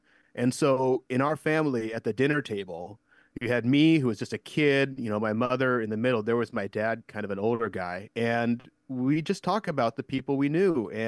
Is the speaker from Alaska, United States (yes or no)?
yes; Alaska, United States; now in Oregon, United States; I live here in Oregon, and I spent all my free time studying my hometown back in Alaska. I am an Oregonian, but I still feel like an Alaskan at heart.